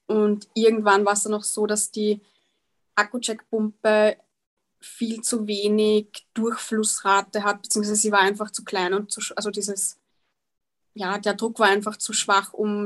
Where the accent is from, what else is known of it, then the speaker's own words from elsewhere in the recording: Austria; Das ist bei uns in Österreich, in Tirol, sitzen dort quasi die Experten